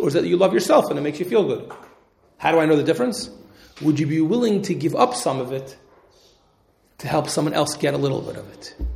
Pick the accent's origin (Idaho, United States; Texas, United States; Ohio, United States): Ohio, United States; Cincinnati; I don't think I mentioned before, you know, when I'm growing up in Cincinnati, right?